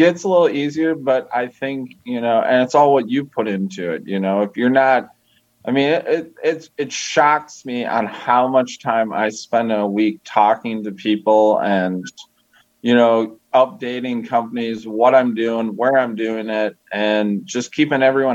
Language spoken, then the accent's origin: English; Minnesota, United States; I mean, I'm from Minnesota. There's maybe three guys that do it from Minnesota.